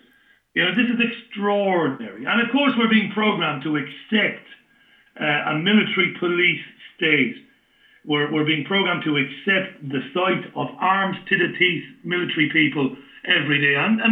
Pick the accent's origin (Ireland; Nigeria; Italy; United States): Ireland; because I grew up obviously in Ireland